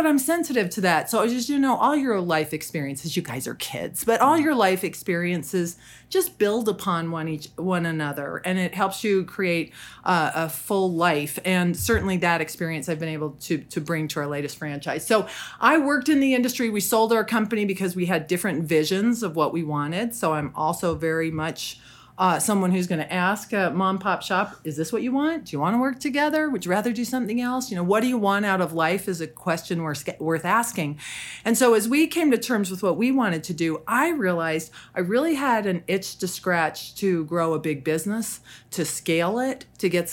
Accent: Salt Lake City, Utah, United States; And when I was growing up in Salt Lake City, my dad was not handy.

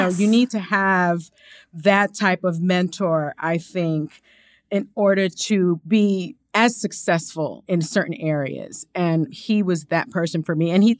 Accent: Bronx, New York, United States; You know, I'm from the Bronx

